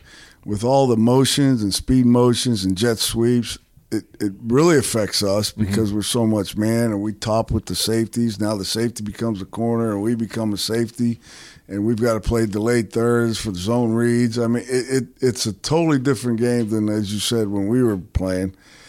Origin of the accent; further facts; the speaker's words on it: Youngstown, Ohio, United States; No, I'm from Youngstown, Ohio.